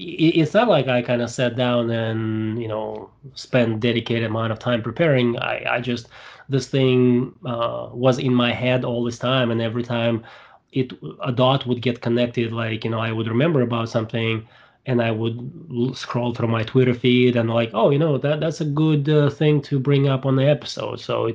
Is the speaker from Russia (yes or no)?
yes; Russia; No, I mean, I'm from Russia.